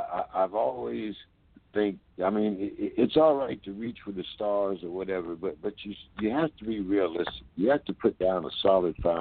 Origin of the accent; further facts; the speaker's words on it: Ohio, United States; since I'm from Northeastern Ohio, I just call it the Cincinnati syndrome.